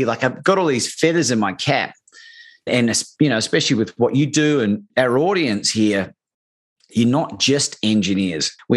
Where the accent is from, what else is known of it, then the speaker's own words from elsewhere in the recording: New Zealand; also born or lived in Australia; And growing up in New Zealand and Australia